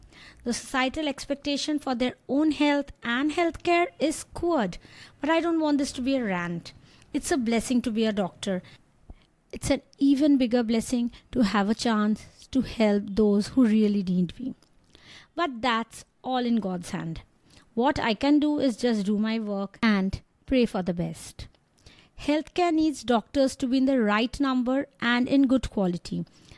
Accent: India; But I'm an Indian doctor, and different countries have different course duration and rules.

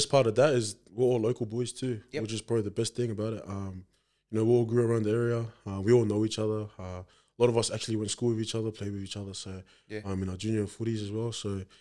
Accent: Liverpool, New South Wales, Australia; also born or lived in Campbelltown; Well, I'm a local kid, actually. Was born in Campbelltown. Born in Campbelltown and did all my growing up in Liverpool.

